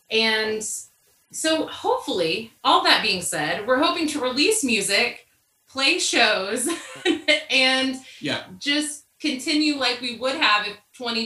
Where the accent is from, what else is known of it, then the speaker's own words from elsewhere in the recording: Texas, United States; I'm from Texas. We're going to Texas to answer the question in case I forget.